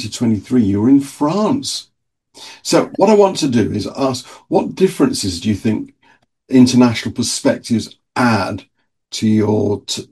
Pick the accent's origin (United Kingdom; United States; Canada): United Kingdom; Yorkshire and the Humber; By the way, I say that as a Yorkshireman and the largest county in England.